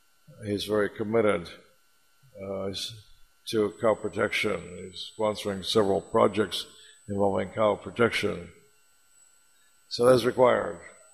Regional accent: California, United States; I mean, I come from California, USA, for example, and millions and millions of gallons of oil they've pumped out of the ground, you know.

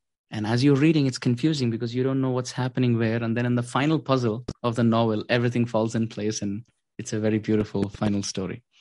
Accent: Mumbai, Maharashtra, India; I come from Mumbai, so we have the example of vada pav there.

